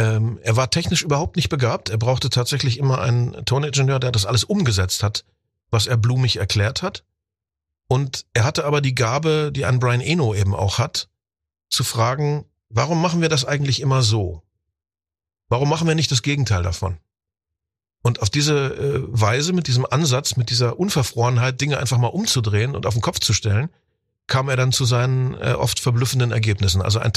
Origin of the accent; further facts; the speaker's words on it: Guben, Brandenburg, Germany; now in Hannover, Germany; Und jetzt lebe ich seit 30 Jahren im Raum Hannover. Da bin ich auch nur ein Zugezogener und kein örtlicher. Es bleibt dabei, wir stammen aus der Lausitz, aus Guben, beziehungsweise aus der polnischen Hälfte heute Gubin. Da kommen wir alle her.